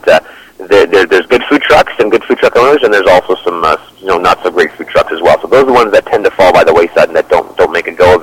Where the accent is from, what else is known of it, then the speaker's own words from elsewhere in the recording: Toronto, Ontario, Canada; But my hometown, Toronto, sadly, I have to say that we're a little bit behind the times.